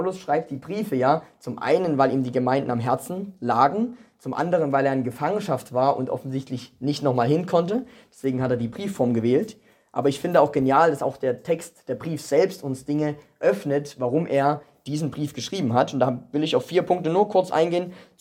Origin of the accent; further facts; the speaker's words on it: Dresden, Saxony, Germany; für die, die mich noch nicht kennen. Ich komme aus Dresden